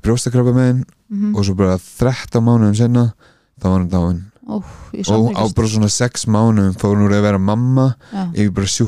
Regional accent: Sandgerði, Southern Peninsula, Iceland; moved away as an adult; og ég ættaður úr Sangeri á þegar það fyrst 24 árin í lífinu mínu og ég flutti þaðan

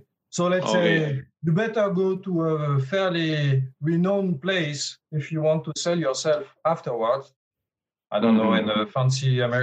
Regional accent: Paris, Île-de-France, France; also born or lived in Grenoble / Sydney; so I did my PhD in Grenoble in France. And I'm originally from Paris, so I studied in Paris.

